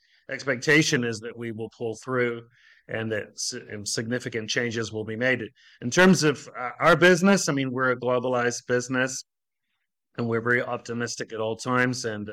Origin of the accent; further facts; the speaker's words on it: New Zealand; I'm from New Zealand.